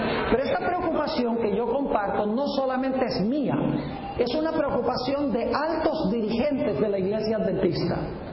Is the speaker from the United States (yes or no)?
yes; Fresno, California, United States; en la ciudad de donde yo vengo, en Fresno, California